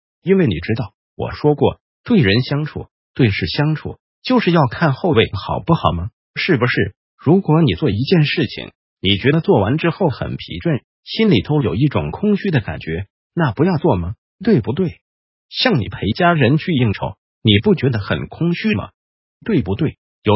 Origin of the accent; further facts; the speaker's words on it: Taiwan; 就像我们台湾人可以说是最会玩又最不会玩的民族